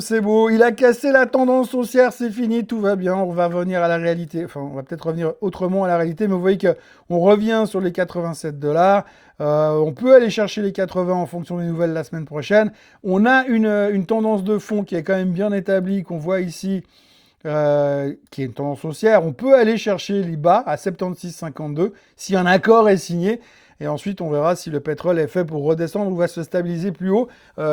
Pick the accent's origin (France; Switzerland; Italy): Switzerland; Plan-les-Ouates, Geneva; born there; C'est une société suisse qui est basée à Plan-les-Ouates, là où je suis né